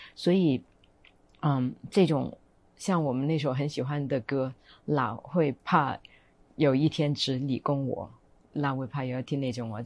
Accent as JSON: {"language": "Chinese", "region": "Guangdong", "country": "China", "said": "因为我是广东人，我很喜欢做饭煲汤"}